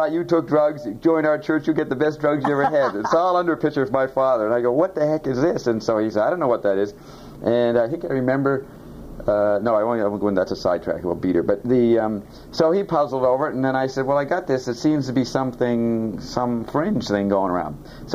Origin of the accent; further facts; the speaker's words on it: Paris, Île-de-France, France; English is a second language; also born or lived in Canada; I was born in Paris, so I have a strange identity. I'm French, but then I had a landed immigrant status in Canada